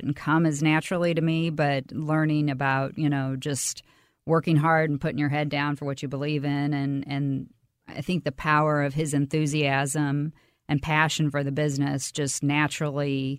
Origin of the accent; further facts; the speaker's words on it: Springfield, Illinois, United States; Yes, I grew up in Springfield as well.